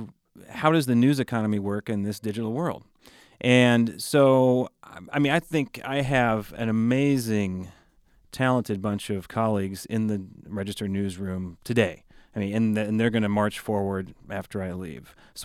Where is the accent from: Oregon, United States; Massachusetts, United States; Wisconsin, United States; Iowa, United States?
Iowa, United States; also born or lived in Cedar Falls; I grew up in Southwest Iowa. My dad is from Washington County in Southeast Iowa. I was born actually in Cedar Falls in Northeast Iowa.